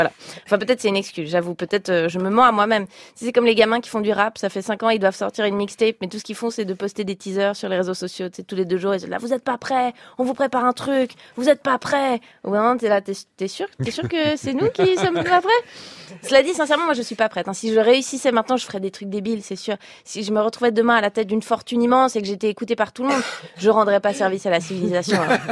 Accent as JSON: {"language": "French", "country": "Switzerland", "said": "Ouais, je suis suisse."}